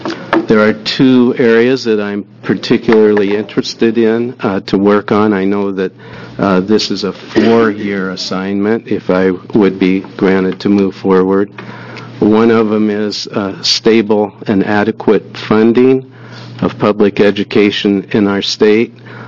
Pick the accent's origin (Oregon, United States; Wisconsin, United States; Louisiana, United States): Oregon, United States; Bend; I come from Bend.